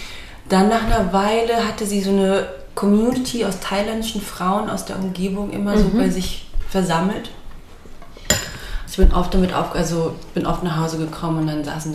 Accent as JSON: {"language": "German", "town": "Steinfurt", "region": "Hesse", "country": "Germany", "tie": "born or raised there", "said": "Also ich bin aufgewachsen in Steinfurt, das ist ein 200-Seelen-Dorf in der Mitte von Hessen. Mhm. Und dort hat meine Mutter sich niedergelassen mit einem deutschen Mann damals. Und ich bin natürlich mit thailändischer Küche aufgewachsen"}